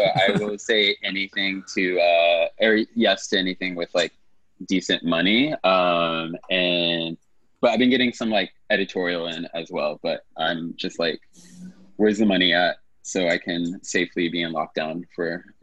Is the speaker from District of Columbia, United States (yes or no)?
yes; Washington, District of Columbia, United States; now in New York, United States; Our nation's capital. DC area, but I've been in New York for 16 years as of last month.